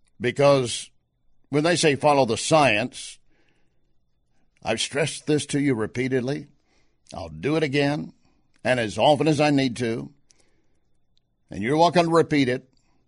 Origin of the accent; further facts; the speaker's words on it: Texas, United States; I'm from Texas. I would, of course, naturally have a BS degree.